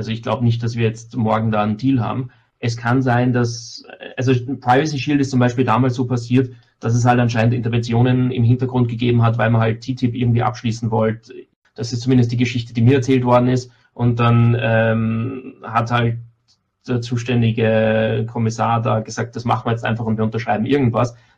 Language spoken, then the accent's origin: German; Austria